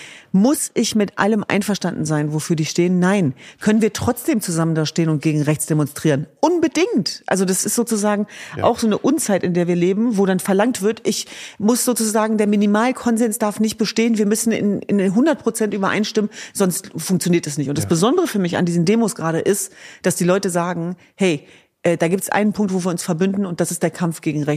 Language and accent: German; Hanover, Lower Saxony, Germany; In Hannover-Linden, meiner Heimatstadt